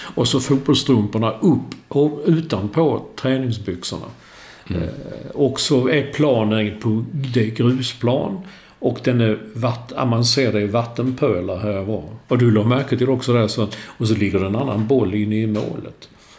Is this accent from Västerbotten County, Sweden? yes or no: no; Malmö, Skåne, Sweden; Där jag växte upp i Malmö, det var liksom ett sånt kvarter, så var det 4 gårdar till